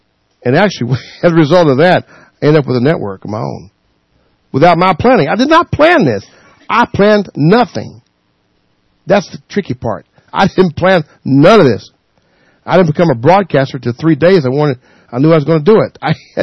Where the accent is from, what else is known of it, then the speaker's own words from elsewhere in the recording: the South, United States; I'm American, too. I'm a Southern boy.